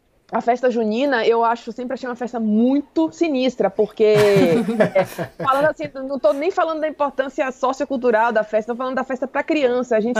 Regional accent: Salvador, Bahia, Brazil; now in São Paulo, Brazil; Eu apesar de estar em São Paulo, eu sou baiana, né? Eu fui criada em Salvador.

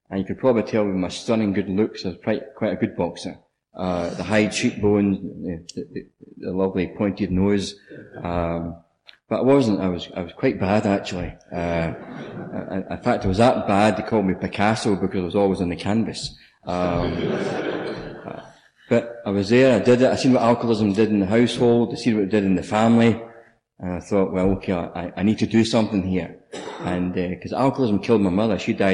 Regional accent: Glasgow, Scotland, United Kingdom; I'm an alcoholic. And I'm from Glasgow. And I hope you can understand the accent.

